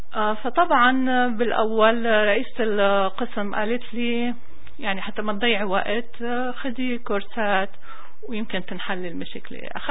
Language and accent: Arabic; Damascus, Damascus Governorate, Syria; also born or lived in Homs; now in Saudi Arabia; أنا من مواليد حمص، أصلي من حما، ربيت بالشام، درست بالرياض، خلصت يعني تقلت على الرياض بال 2001